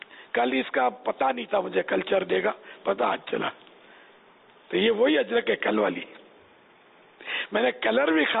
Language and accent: Urdu; Sindh, Pakistan; born there; تو یوں مطلب میں سندھ کی پیدائش ہے میری, میرے بچے کی بھی سندھ کی پیدائش ہے